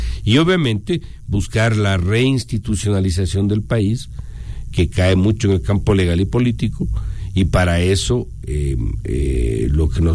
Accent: Ecuador; Si quieren una opinión, la daré como ecuatoriano, como ciudadano.

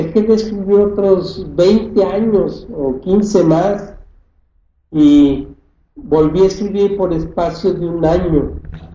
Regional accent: Mexico; moved away; also born or lived in Saltillo; Yo tuve que salir de México porque había días que no tenía ni un peso para darle de comer a mi familia.

